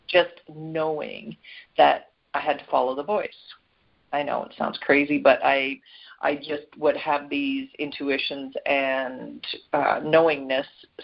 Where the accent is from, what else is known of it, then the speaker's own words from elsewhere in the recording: Canada; Canada, my home country